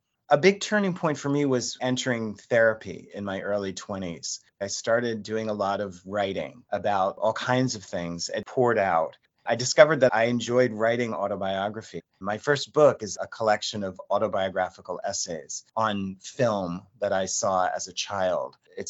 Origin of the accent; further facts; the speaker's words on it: Reading, Pennsylvania, United States; now in New York, United States; born in my hometown of Reading, PA, and went to art school initially in Kutztown, PA, and then came to New York